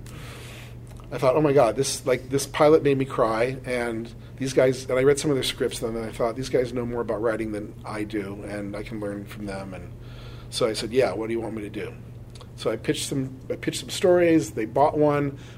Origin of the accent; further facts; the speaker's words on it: Los Angeles, California, United States; I grew up without any connection to it, even though I grew up in Los Angeles.